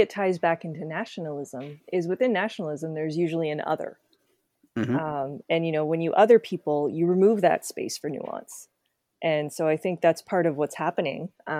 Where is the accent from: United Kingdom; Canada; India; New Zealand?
Canada; Quebec; Quebec nationalism affected me growing up. It was an interesting thing. I'm French Canadian, so it's a thing I think about a lot.